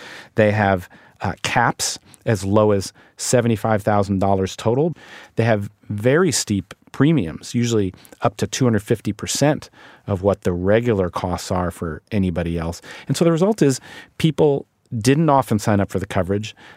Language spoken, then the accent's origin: English; Ohio, United States; just talking to people back in my hometown in Ohio